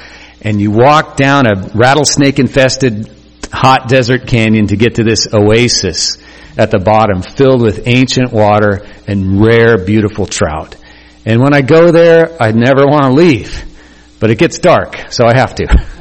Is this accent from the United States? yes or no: yes; Bend, Oregon, United States; I was raised mostly in Bend, Oregon, and the Deschutes River flows through.